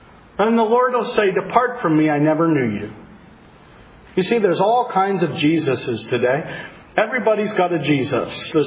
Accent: Philadelphia, Pennsylvania, United States; Oh, wait, but I'm from the Philadelphia area.

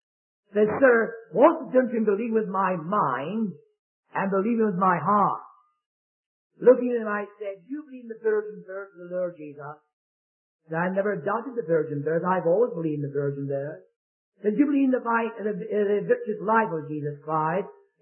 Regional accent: Scotland, United Kingdom; And being a Scotsman, I said, I'm going to ask you another question.

